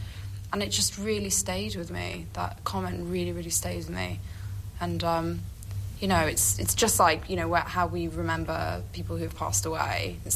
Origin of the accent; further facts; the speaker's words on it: Wales, United Kingdom; And even though I'm Welsh.